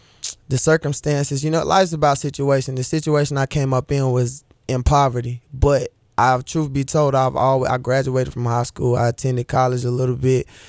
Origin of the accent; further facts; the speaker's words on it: Durham, North Carolina, United States; And I'm starting it off in Durham, you know, in my hometown at the Motoco on the 27th of June.